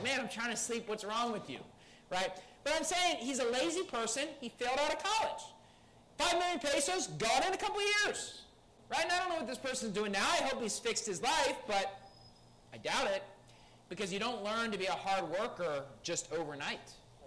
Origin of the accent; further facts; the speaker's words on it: West Virginia, United States; I mean, and I never really went hunting growing up in West Virginia